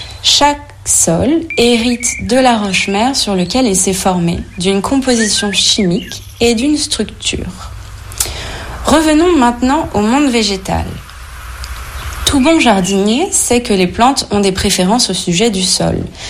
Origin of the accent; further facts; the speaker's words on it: France; En tant que bon français, chacun d'entre nous a déjà entendu parler de terroir.